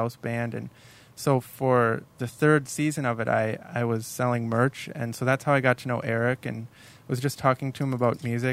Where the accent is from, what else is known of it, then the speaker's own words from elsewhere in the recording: Golden Valley, Minnesota, United States; It is, yeah. I grew up in Golden Valley, just outside of Minneapolis.